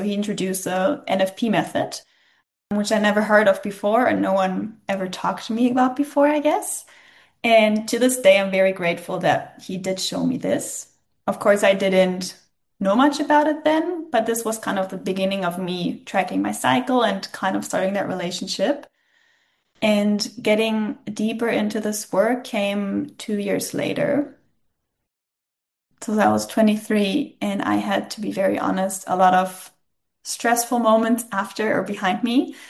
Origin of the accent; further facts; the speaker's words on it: Berlin, Germany; moved away as an adult; now in Stockholm, Sweden; I'm based in Stockholm right now, but I'm originally from Berlin. I just recently moved here, actually.